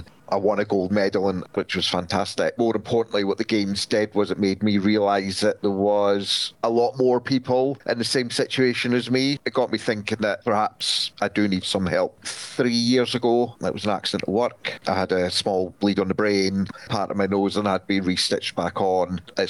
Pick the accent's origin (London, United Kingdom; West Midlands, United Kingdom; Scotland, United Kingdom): Scotland, United Kingdom; Brechin; we decided to move back up to Scotland because I'm originally from Brechin.